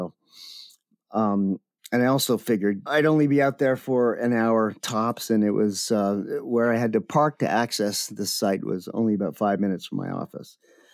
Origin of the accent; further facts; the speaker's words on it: Canada; I'm Canadian after all.